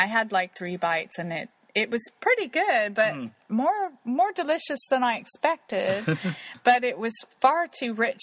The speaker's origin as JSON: {"language": "English", "town": "Kansas City", "region": "Missouri", "country": "United States", "said": "Oh my God, I'm from Kansas City."}